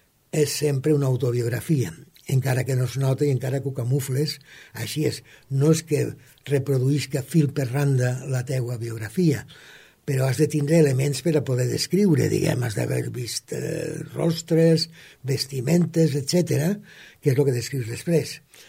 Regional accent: Valencia, Valencian Community, Spain; also born or lived in Napa, United States; Us vaig néixer a València fa moltíssims anys, allà pel Paleolític Mitjà, exactament en 1945. Vaig fer el batxillerat entre València, en els jesuïtes, i Estats Units, a Napa

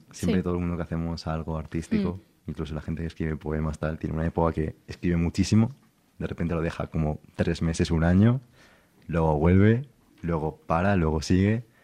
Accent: Valencia, Valencian Community, Spain; yo por ejemplo soy de Valencia

